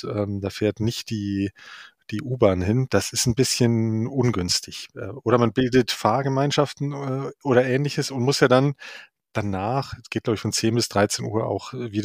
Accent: Munich, Bavaria, Germany; now in Hamburg, Germany; weil ich bin in München aufgewachsen und lebe mittlerweile seit über 20 Jahren in Hamburg.

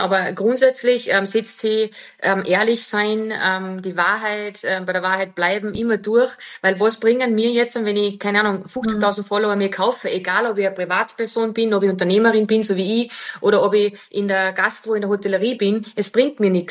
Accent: Wagrain, Salzburg, Austria; Dialekt und ich bin aus dem Salzburger Land, aus Wagrain. Und ich habe das ja nie versteckt, egal wo wir gelebt haben, egal was ich gemacht habe, weil es sind meine Wurzeln und darauf bin ich stolz.

